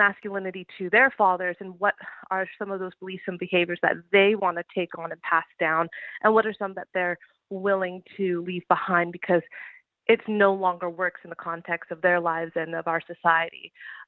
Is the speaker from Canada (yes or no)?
yes; Houston, British Columbia, Canada; The whole storyline is based off of my roots growing up in Houston and in northern BC, especially when I was in school.